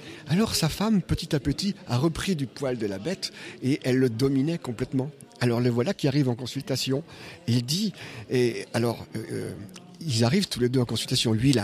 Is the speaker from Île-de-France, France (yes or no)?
no; Brittany, France; Nous sommes bretons de la Bretagne et nous venons à ce congrès